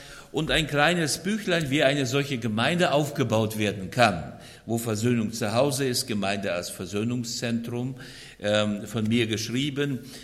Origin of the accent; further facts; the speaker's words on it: Estonia; now in Germany; Ja, ich komme aus Estland, ich komme von der Ostsee, vielleicht fehlt mir die Ostsee.